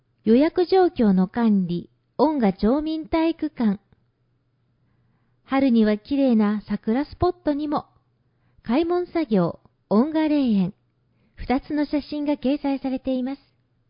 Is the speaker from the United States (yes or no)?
no; Malaysia; 私の出身地であるマレーシアでもお祝いします。